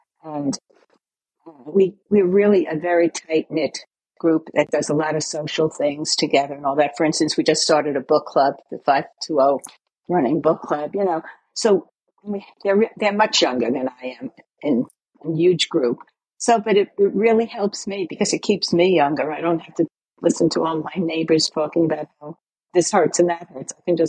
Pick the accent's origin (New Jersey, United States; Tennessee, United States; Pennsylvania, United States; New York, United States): New York, United States; screaming and the support and the energy in New York was so much. And I guess also because it was my hometown, you know, and it meant a lot.